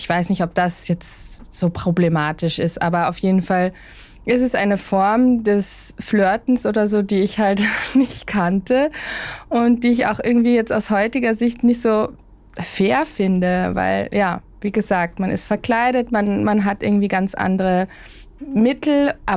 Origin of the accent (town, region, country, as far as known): Germany